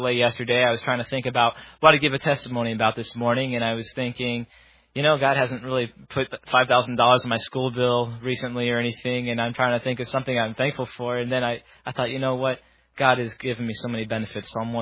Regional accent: Lattimore, North Carolina, United States; Good morning … from Lattimore, North Carolina.

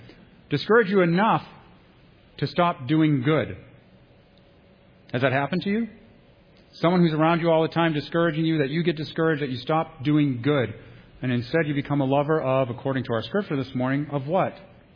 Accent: Massachusetts, United States; now in New Hampshire, United States; I came from Massachusetts. I found a break in the wall. I got my family out as soon as we could, right?

